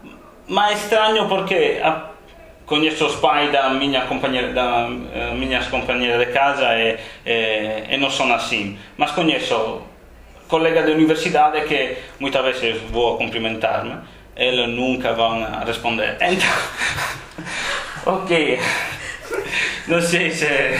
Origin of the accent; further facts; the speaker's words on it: Sardinia, Italy; Portuguese is a second language; now in Rome, Italy; Eu sou de Sardenha, mas estudo em Roma.